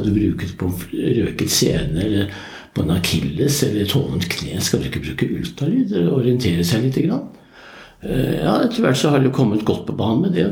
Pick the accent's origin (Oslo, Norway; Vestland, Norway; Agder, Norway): Oslo, Norway; Jeg Oslo gutt, og hvis du ikke sier noe så blir jeg 77 neste uke.